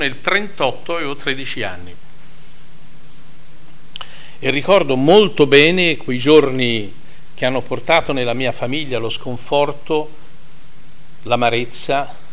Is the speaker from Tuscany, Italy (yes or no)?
yes; Florence, Tuscany, Italy; Io sono nato a Firenze e a Firenze sono vissuto fino a che è successo questa spaventosa tragedia.